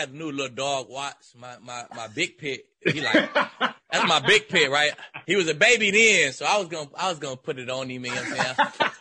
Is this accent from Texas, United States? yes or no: yes; Dallas, Texas, United States; We both from Dallas. I'm saying he from the South, I'm from the North.